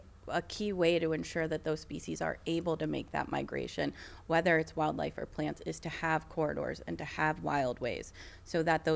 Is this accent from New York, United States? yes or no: yes; Buffalo, New York, United States; But I'm from Buffalo, so I definitely understand the deer issue that we've got here.